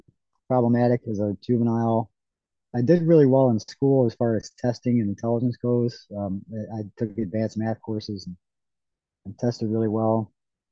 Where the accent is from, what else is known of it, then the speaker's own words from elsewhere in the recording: Ohio, United States; Yeah, I grew up in Ohio, up on the coast of Lake Erie.